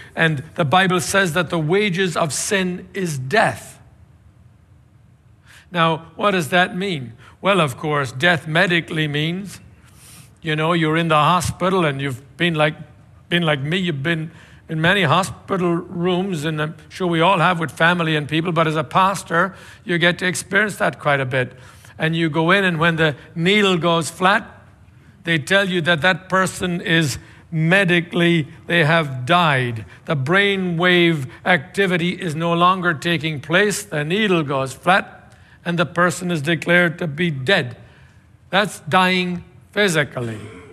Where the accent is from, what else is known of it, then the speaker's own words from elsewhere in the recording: Tipperary, Munster, Ireland; When I first became a Christian in my hometown of Tipperary in Ireland, there was only one or two priests there that I could talk to.